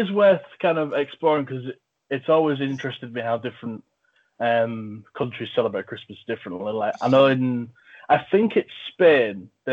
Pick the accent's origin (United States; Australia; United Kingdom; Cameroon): United Kingdom; England; I can say nothing because I'm from England, which is on the island of Great Britain, which is a part of the country, the United Kingdom of Great Britain and Northern Ireland.